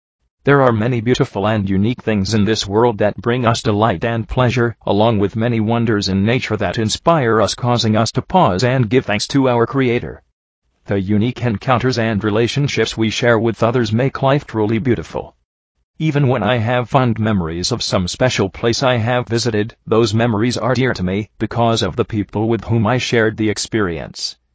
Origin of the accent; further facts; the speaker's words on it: Tennessee, United States; give me great pride to say to others, "I am from Tennessee."